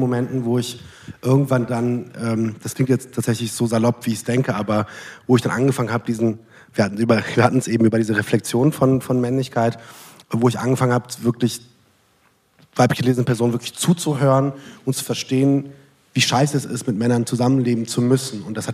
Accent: Hesse, Germany; Ich bin in Mittelhessen aufgewachsen.

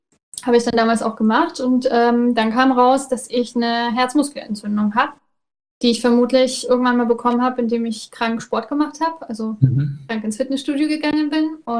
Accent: Nuremberg, Bavaria, Germany

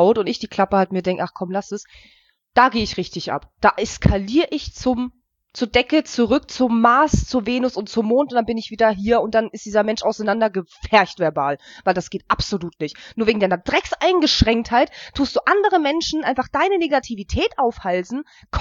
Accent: Germany; ich bin sehr glücklich, in Deutschland aufgewachsen zu sein. Ich bin sehr glücklich, dass ich in Deutschland leben darf und dass es meinen Eltern sozusagen ermöglicht wurde.

